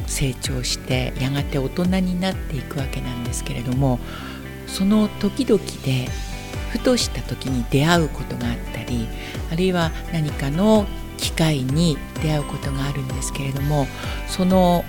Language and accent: Japanese; Yokote, Akita, Japan; よろしくお願いいたします。出身は横手市です。といっても今は横手市もかなり広くなっているのですが、出身は、小学校は横手北小学校の出身です。